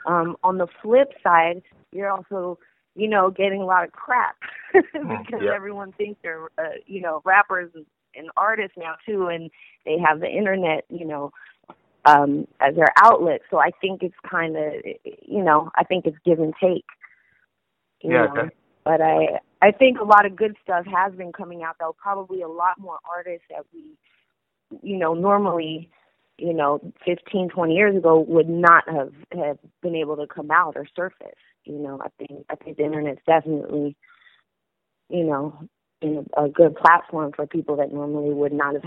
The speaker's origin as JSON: {"language": "English", "town": "Los Angeles", "region": "California", "country": "United States", "tie": "born or raised there", "said": "I've been in this city my whole life. I'm born and raised in Los Angeles."}